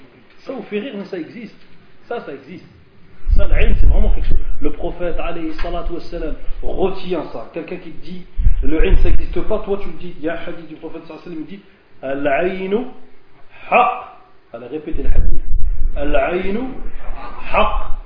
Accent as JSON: {"language": "French", "country": "Algeria", "said": "Vous savez que là-bas, chez nous, en Algérie, et peut-être dans les autres pays du Maghreb"}